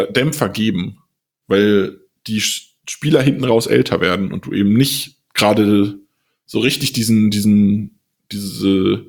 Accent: Frankfurt, Hesse, Germany; born there; ich bin Frankfurt-Fan, ich bin gebürtiger Frankfurter.

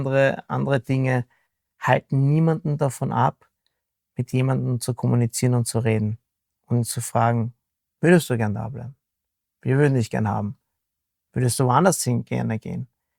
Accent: Vienna, Austria; als Wiener Spieler

